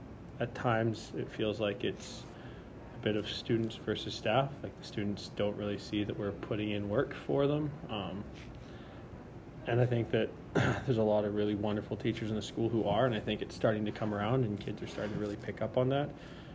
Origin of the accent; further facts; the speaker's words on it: Castlegar, British Columbia, Canada; and I grew up in Castlegar, so it was a nice way to get home.